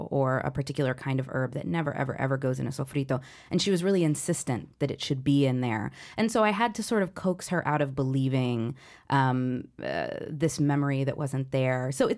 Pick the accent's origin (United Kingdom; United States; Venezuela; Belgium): United States; the South; I felt Puerto Rican. I felt connected to the island. But I grew up in the South eating grits and bacon.